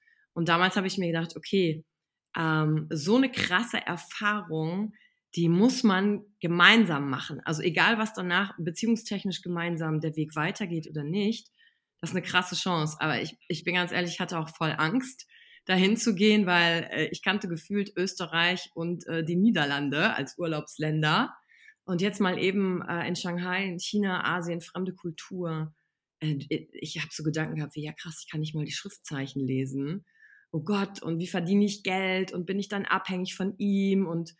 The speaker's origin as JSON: {"language": "German", "town": "Wülfrath", "region": "North Rhine-Westphalia", "country": "Germany", "lives_now": "Cologne, Germany", "said": "ich komme aus NRW, aus so einem kleinen Dorf namens Wülfrath, mittlerweile wohne ich in Köln"}